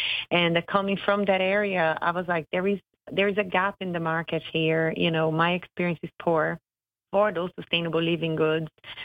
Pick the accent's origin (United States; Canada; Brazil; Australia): Brazil; Rio de Janeiro; moved away as an adult; I am originally from Rio de Janeiro, and when I was 23, so basically 20 years ago now, I left Rio to move to the Caribbean